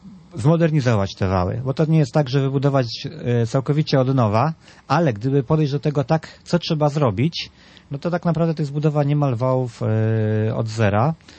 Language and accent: Polish; Pomeranian Voivodeship, Poland; moved away as an adult; Ja tutaj żyję 5 lat, a więc krótko jak na mieszkańca i wójta, ale pochodzę z Pomorza, spod Żuław Wiślanych